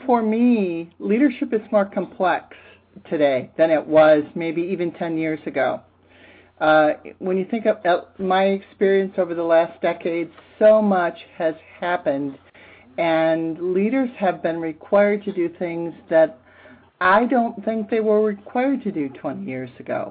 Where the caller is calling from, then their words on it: Boston, Massachusetts, United States; I am calling from Boston.